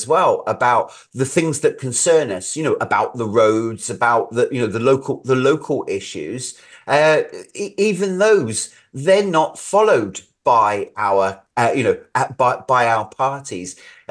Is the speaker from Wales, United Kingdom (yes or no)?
yes; Wales, United Kingdom; I come from South Wales